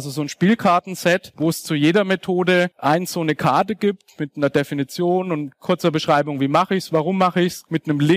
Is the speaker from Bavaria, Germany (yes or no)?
yes; Nuremberg, Bavaria, Germany; ich komme aus Nürnberg, Nürnberger Trichter